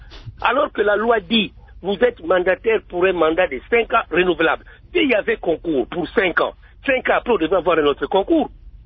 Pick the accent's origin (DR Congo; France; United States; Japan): DR Congo; Katanga; Je viens du Katanga profond.